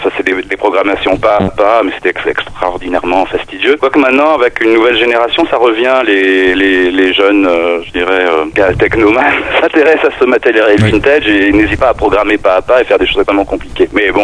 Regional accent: France; Le problème, c'est qu'on est français, c'est sur ça le problème.

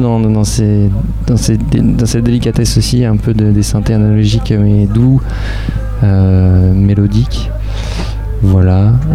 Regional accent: Brittany, France; Moi, je suis breton, je suis du Finistère.

